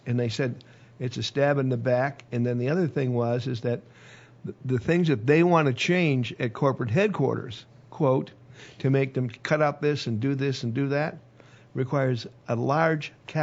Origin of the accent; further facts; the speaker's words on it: Michigan, United States; You know, still up in, like, I come from Michigan.